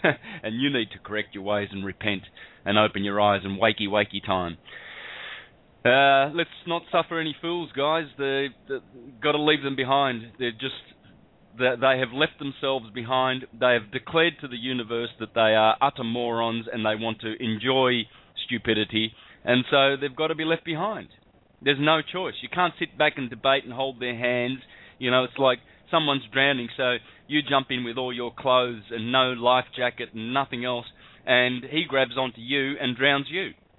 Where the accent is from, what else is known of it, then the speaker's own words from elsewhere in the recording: Calabria, Italy; For a start, I come from Calabria, and, you know, we don't, we've got hard heads down there, and we don't take no crap.